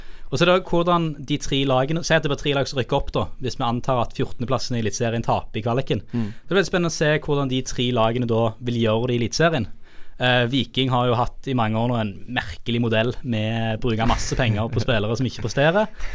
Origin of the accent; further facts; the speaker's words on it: Stavanger, Rogaland, Norway; Altså hjemme i Stavanger så mener jo at Viking er topplag ennå.